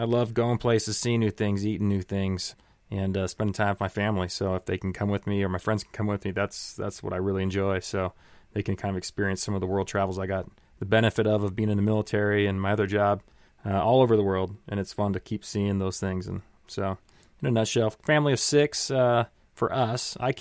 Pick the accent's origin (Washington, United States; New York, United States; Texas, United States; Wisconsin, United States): Washington, United States; From Washington State. So I grew up in the Northwest.